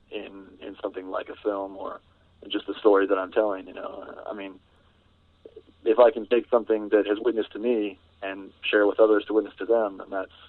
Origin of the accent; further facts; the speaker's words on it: Harlingen, Texas, United States; I'm from Harlingen, Texas.